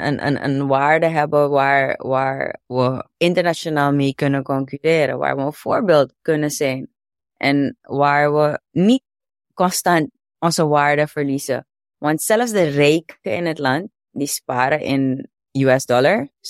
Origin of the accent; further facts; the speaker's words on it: Suriname; Of wat voor voorbeeld willen wij volgen als Surinamers?